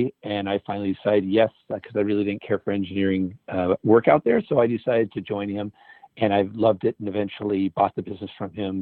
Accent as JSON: {"language": "English", "town": "Los Angeles", "region": "California", "country": "United States", "tie": "born or raised there", "said": "Well, I grew up in the LA area, and I was born in 59, 61 years old."}